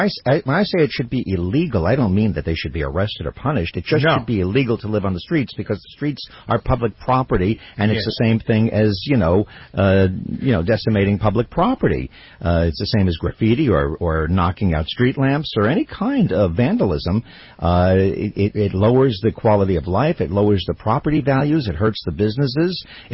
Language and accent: English; New York, United States; I grew up in New York. I've jumped over bodies in Grand Central Station, going on to my job as a morning host on New York radio.